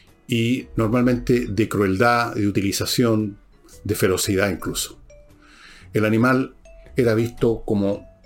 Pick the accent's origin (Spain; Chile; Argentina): Chile; Uno ha visto en el curso de nuestra vida como ciudadanos chilenos